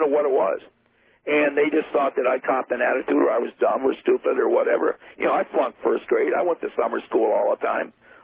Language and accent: English; United States; Because I'm an American, I cannot go out 12 miles out in international water and launch that rocket.